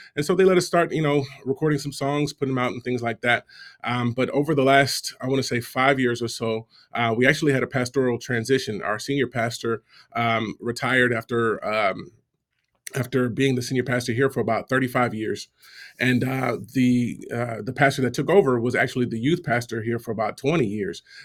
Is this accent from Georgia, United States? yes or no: yes; Georgia, United States; And so, you know, in my context, I grew up in Georgia, and so we didn't really have a youth band so much going on